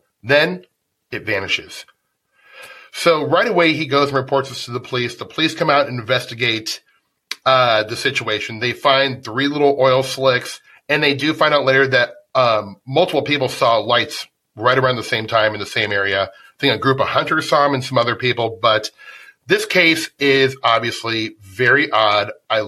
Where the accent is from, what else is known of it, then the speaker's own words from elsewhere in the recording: Nebraska, United States; I'm originally from Nebraska, so I have to put a Nebraska case in there.